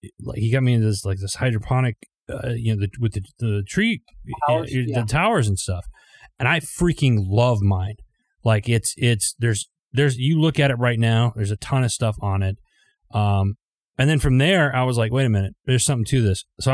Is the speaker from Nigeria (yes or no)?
no; Wisconsin, United States; like you got me back into like the gardens, like growing up in Wisconsin, and I was just up there.